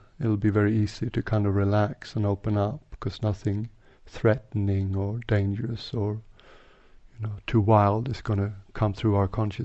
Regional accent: Sweden; English is a second language; also born or lived in Thailand / England; now in Switzerland; I'm originally from Sweden. And I was a monk in Thailand for 7 years first, and now I've spent 7 years in England. And just a couple of months ago I moved to Switzerland.

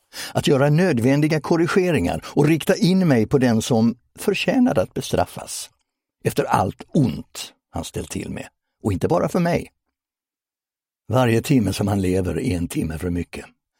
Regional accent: Laholm, Halland County, Sweden; Jag har i vanlig ordning valt att använda min hemkommun Laholm som underlag

